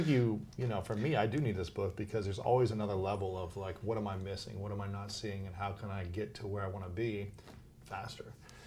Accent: Ohio, United States; now in Los Angeles, United States; From Ohio

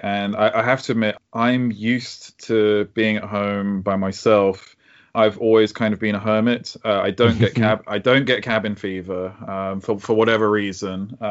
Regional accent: United Kingdom; I'm from Britain.

